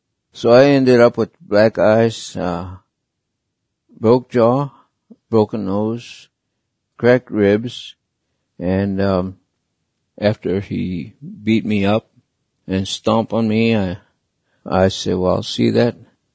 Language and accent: English; United States; I am from the Navajo Nation.